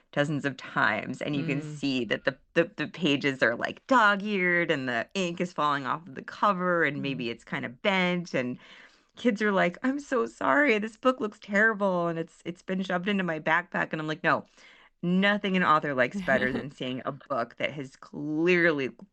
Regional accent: San Francisco, California, United States; now in California, United States; It's a little early for me here in California. The funny papers. It was just one page in my hometown paper in the San Francisco Chronicle.

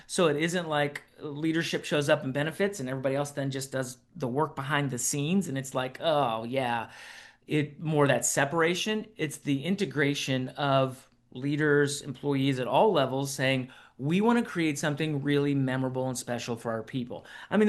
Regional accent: Ohio, United States; also born or lived in Oklahoma; now in Minnesota, United States; but I grew up in Ohio, so I grew up with Buckeyes. My mom makes the best Buckeyes ever. And so when I moved to Oklahoma and now I live in Minnesota, you know, that is not the same.

